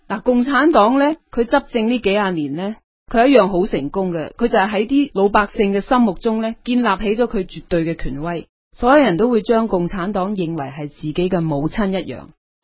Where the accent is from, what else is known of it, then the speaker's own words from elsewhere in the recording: China; 自己喺中国大陆成长嘅过程中呢受到嘅洗脑教育